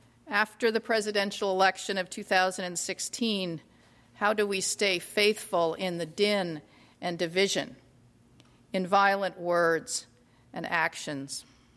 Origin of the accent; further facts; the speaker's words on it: New York City, New York, United States; I'm going to start this humble conversation with a story from my hometown of New York City.